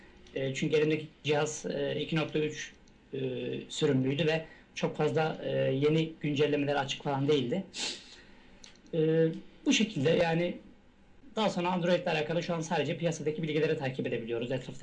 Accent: Sivas, Turkey; now in Istanbul, Turkey; Aslen Sivaslıyım. 81 doğumluyum. İstanbul'da oturuyorum.

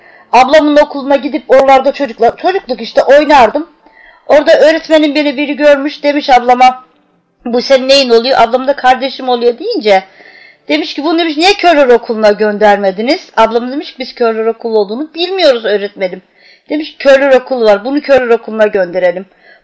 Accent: Turhal, Tokat, Turkey; also born or lived in Amasya; Tokat'ın Turhal ilçesinde oturuyorum. Aslen Amasyalıyım, Amasya doğumluyum. 1978'de Tokat'a taşınmışız, Turhal ilçesine taşınmışız biz. Babamlar yani, daha doğrusu ben çocukken.

